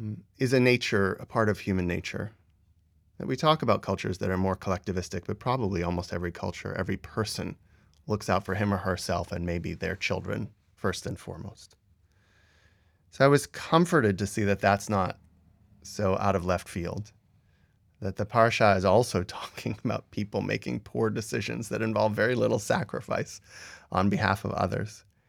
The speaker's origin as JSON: {"language": "English", "country": "United States", "said": "As an American or as a political theorist, I tend to like free markets."}